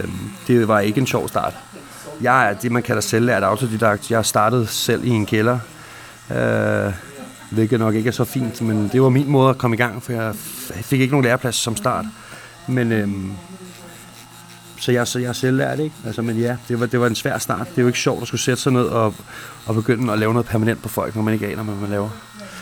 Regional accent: Karlslund, Zealand, Denmark; now in Greve, Denmark; Jeg har gået i skole i Solrød, og jeg er fra Karlslund primært, og bor i Greve.

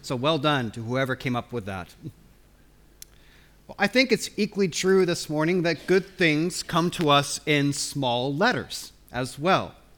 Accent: Spokane, Washington, United States; I remember when I was growing up in Spokane in Washington State, interesting the memories that stick with us.

